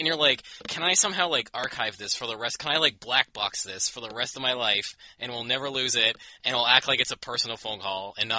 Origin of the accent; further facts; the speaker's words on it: Canada; I'm from Canada, can I get the coin?